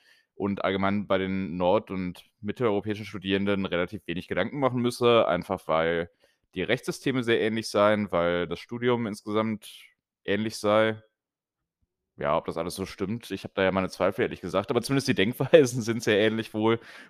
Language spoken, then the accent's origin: German; North Rhine-Westphalia, Germany; Folge 11 ist für mich als Rheinländer natürlich eigentlich das viel wichtigere Jubiläum